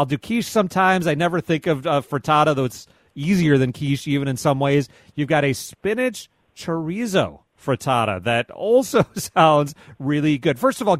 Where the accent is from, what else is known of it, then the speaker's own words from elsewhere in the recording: Midwest, United States; I'm from the Midwest. I couldn't have picked okra out of a lineup most of my life.